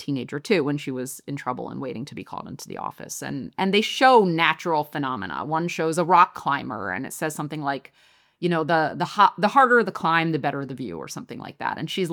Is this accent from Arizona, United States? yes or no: no; Philadelphia, Pennsylvania, United States; One of the things that I intuited growing up in Philly but didn't fully understand until I left was it's the fourth most segregated city in the nation.